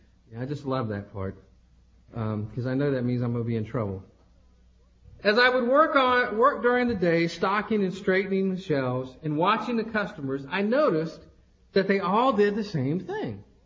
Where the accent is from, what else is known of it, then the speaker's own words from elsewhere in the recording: Palatka, Florida, United States; in my hometown in Palatka.